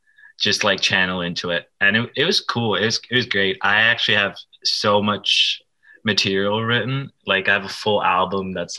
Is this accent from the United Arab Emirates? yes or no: yes; Dubai, United Arab Emirates; Yeah, born and raised in Dubai. And my dad's like a super businessy person.